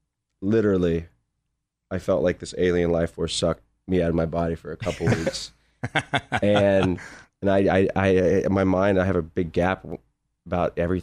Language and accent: English; Sherman Oaks, California, United States; I'm from Sherman Oaks.